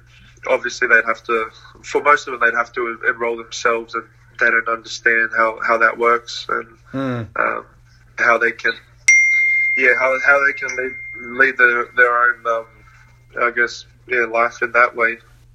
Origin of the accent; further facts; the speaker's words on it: Australia; also born or lived in New Zealand; I was born in New Zealand. My parents are from Samoa, so I'm Samoan, and I'm Australian on paper.